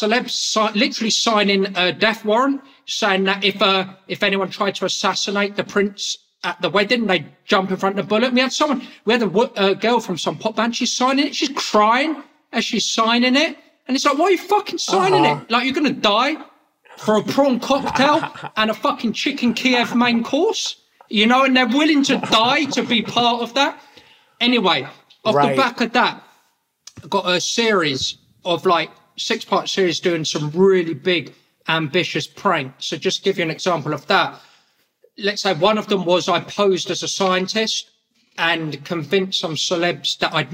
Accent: England, United Kingdom; accent: English; because my accent, I don't know, to Americans, they probably think my accent maybe sounds like I'm a gentleman, but in England, it's kind of like a gutter accent.

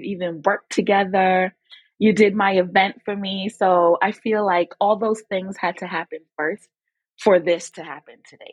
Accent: United Kingdom; born there; I am British born, but my parents are Jamaican.

